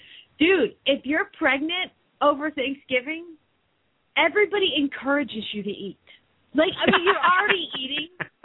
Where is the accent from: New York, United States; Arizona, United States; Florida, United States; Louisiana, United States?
Arizona, United States; Phoenix; from Phoenix, Arizona, and you're listening to Horses in the Morning on the Horse Radio Network